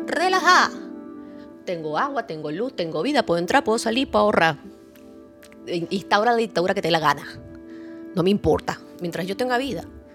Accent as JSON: {"language": "Spanish", "country": "Venezuela", "said": "desde que yo salí de Venezuela"}